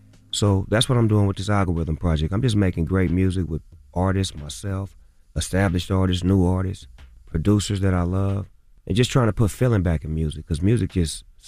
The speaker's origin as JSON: {"language": "English", "region": "West Coast", "country": "United States", "said": "And I'm a from the West Coast saying that."}